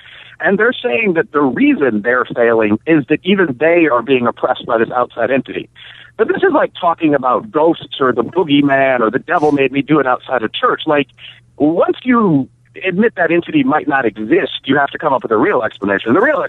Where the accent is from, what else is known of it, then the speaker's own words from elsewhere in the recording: Chicago, Illinois, United States; I'm from the South Side of Chicago.